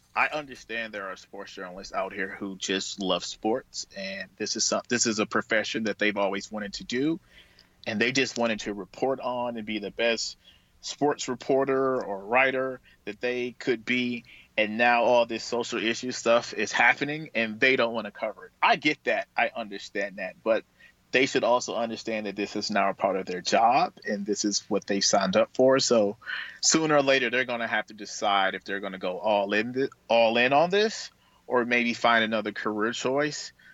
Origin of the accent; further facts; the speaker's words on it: Saginaw, Michigan, United States; And I'm from Saginaw, and Flint, Michigan is down the street.